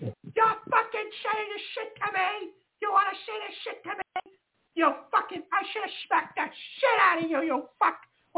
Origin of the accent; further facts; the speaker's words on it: Boston, Massachusetts, United States; I'm from Boston. When I was a kid, I used to watch the Red Sox with my grandfather.